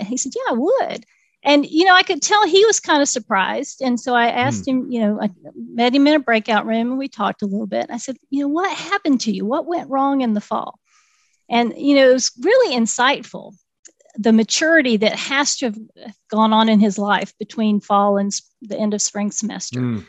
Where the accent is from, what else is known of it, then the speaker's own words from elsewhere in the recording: Georgia, United States; I'm from South Georgia. I've moved to North Georgia